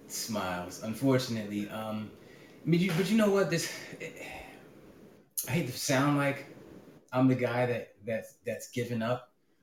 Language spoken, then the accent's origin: English; New Jersey, United States; moved away; Just for those who don't know, I'm from New Jersey. I lived there my whole life up until 2 years ago.